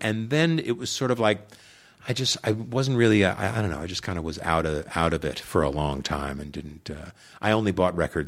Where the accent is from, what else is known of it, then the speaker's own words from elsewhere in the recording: New York, United States; I grew up on Long Island, New York, and I thought, well, I'll probably always live in this house